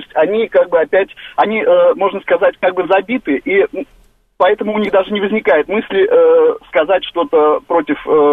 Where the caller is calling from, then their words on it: Bremen, Germany; Я из Германии, я живу в городе Бремен.